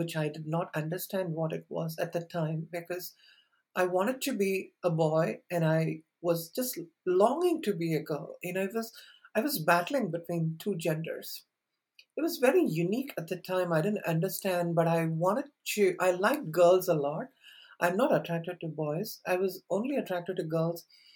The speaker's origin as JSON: {"language": "English", "country": "India", "tie": "born or raised there", "lives_now": "United States", "said": "I was born in India and I've lived half my life in India and half my life in US."}